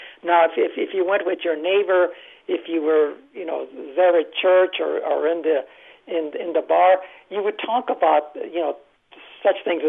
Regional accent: San Antonio, Texas, United States; I think when I was growing up in San Antonio, one of the things I noticed was how we would sometimes never talk about these things

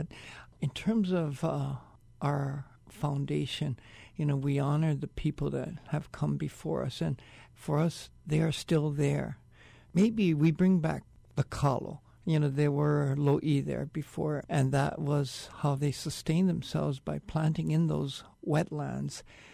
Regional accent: Honolulu, Hawaii, United States; I grew up in Honolulu, and I've watched Kaka'ako change, and it's always been changing

